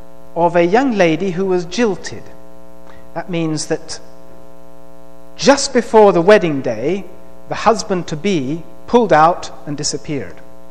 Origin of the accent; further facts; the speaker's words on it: England, United Kingdom; Because as an Englishman, I read that and I thought